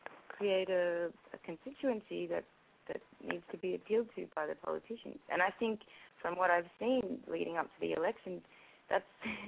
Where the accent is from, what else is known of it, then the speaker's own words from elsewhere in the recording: Melbourne, Victoria, Australia; Yeah, I got back to Melbourne, my hometown. I got back a week ago, and before that I was touring for about 4 months in the States.